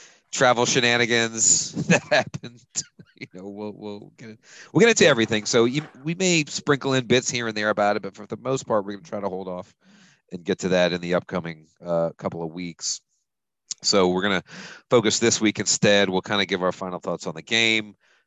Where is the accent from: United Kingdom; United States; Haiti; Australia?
United Kingdom; Scotland; accent: Scottish; That's my Scottish accent trying to come out.